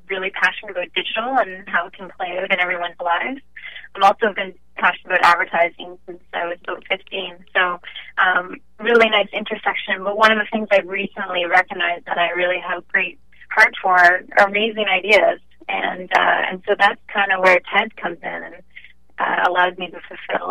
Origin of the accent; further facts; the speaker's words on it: Halifax, Nova Scotia, Canada; So I grew up in Halifax, knew I wanted to be in advertising for a long time.